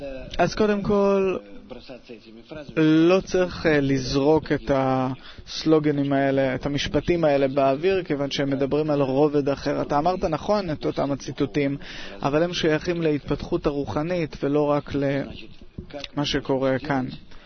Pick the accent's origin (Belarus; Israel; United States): Belarus; מבלרוסיה.